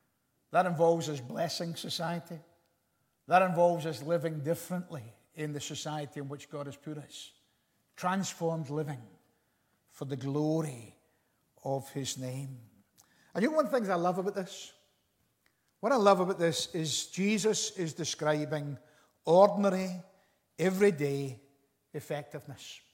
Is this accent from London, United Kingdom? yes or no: no; Glasgow, Scotland, United Kingdom; also born or lived in Springburn; I remember growing up in Knightswood in Glasgow. Born in Springburn, brought up in Knightswood. And I remember growing up in Knightswood in Glasgow.